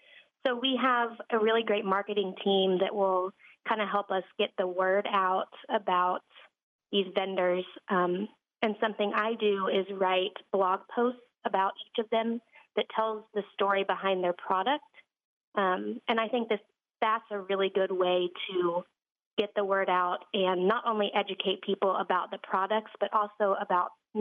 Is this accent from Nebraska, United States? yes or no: yes; Nebraska, United States; Like, I grew up in Southeast Nebraska.